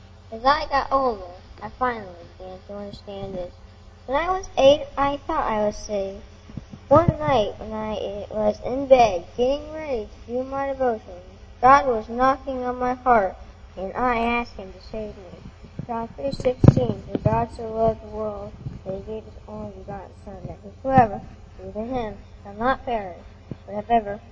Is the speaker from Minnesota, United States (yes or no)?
no; South Carolina, United States; also born or lived in Florida; I grew up in South Carolina for half my life, and Florida for the other half of my life.